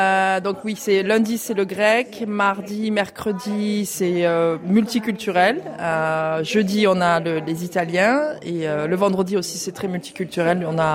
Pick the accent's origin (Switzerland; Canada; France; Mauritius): France; Nîmes, Occitanie; now in Italy; Je viens de Nîmes, dans le sud-est.